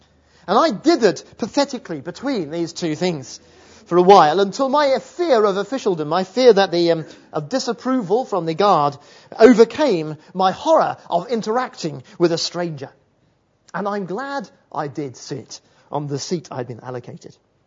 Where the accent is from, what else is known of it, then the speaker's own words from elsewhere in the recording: United Kingdom; Now, being British, this confronted me with a terrible dilemma.